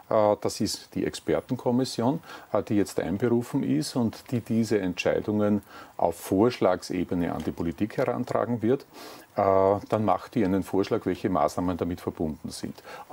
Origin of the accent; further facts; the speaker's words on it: Upper Austria, Austria; Als Oberösterreicher habe ich immer, wenn ich nach Wien gefahren bin, dieses Plakat vor mir gesehen.